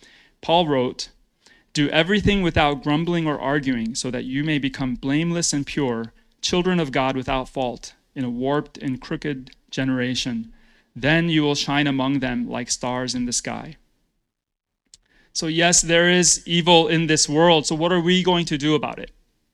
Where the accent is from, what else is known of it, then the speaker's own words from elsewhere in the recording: United States; As an American, I can tell you that the U.S. government has failed many of our allies.